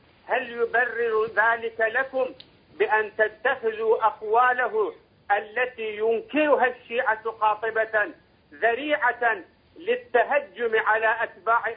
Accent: Iraq; أنا من العراق.

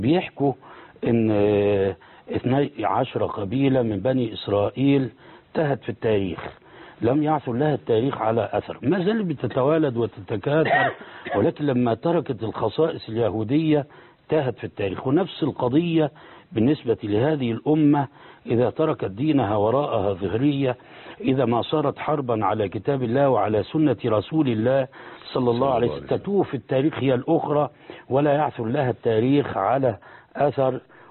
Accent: Egypt; بل عندنا في مصر أحيانا

